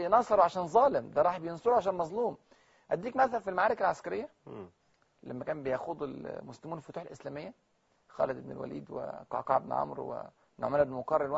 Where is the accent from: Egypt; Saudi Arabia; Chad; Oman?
Egypt; أنا مصري وأفتخر أن أنا مصري، بس مصري مسلم وأفتخر أن أنا مسلم